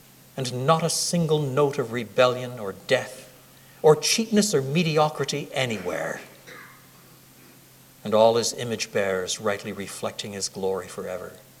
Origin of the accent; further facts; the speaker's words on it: Canada; as a Canadian, I can rise to that.